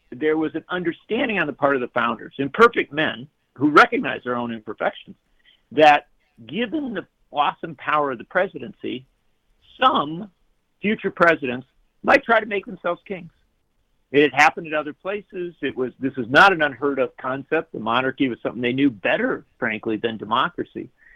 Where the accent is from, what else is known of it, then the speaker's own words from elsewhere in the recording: United States; I personally was not there, but I'm speaking as an American.